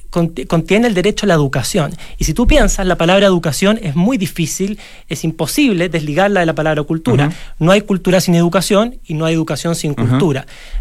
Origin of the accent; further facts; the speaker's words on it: Chile; Yo soy chileno